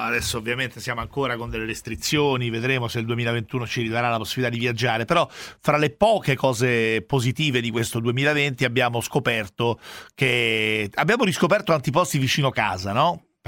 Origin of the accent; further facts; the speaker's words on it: Rome, Lazio, Italy; Io da romano